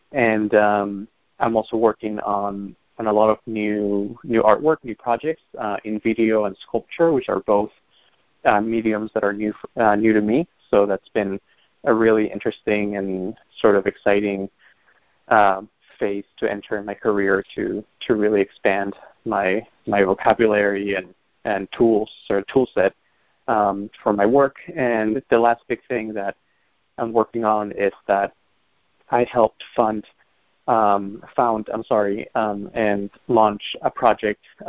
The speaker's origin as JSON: {"language": "English", "country": "Peru", "tie": "born or raised there", "said": "I'm Peruvian, I'm from Peru, I was born and raised there"}